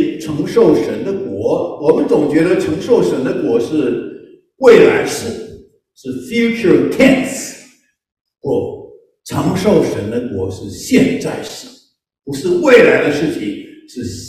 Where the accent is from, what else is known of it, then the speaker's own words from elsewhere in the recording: China; 我们中国人要讲究敬老尊贤了啊